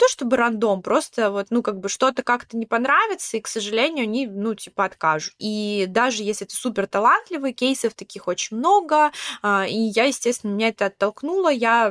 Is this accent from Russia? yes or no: yes; Russia; так как я из России, русский паспорт